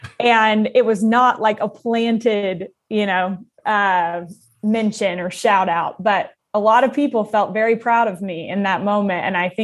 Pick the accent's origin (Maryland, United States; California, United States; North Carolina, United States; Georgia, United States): North Carolina, United States; Oh, well, I am originally from North Carolina.